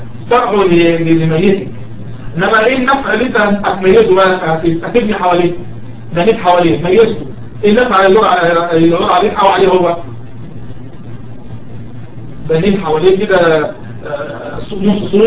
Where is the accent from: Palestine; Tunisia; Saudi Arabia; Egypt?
Egypt; هذا مثلا بالنسبة للمقابر اللي هي مشهورة عندنا في مصر مثلا وفي غيرها من بعض البلدان